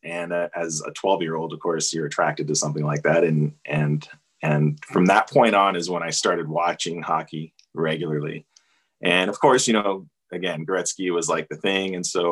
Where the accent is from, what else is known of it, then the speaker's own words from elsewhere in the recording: Los Angeles, California, United States; I mean, growing up in Los Angeles, yeah, I mean, the Kings are my favorite team.